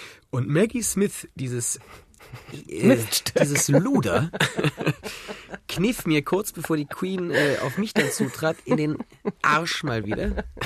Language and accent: German; Cologne, North Rhine-Westphalia, Germany; Und ich als Kölner, mir stellten schon die Nackenhaare auf.